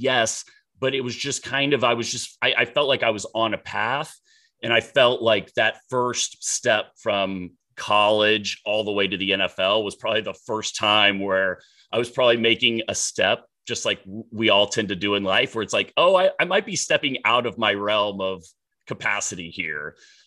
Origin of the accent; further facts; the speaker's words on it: Dallas, Texas, United States; Always loved football growing up in Dallas, Texas, during a time when the Dallas Cowboys were actually a good football team